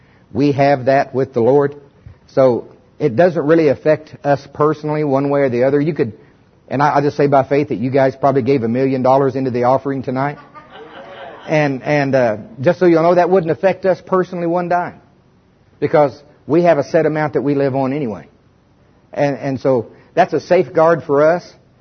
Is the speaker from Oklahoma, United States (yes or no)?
yes; Tulsa, Oklahoma, United States; I started off, you know, we're from Tulsa.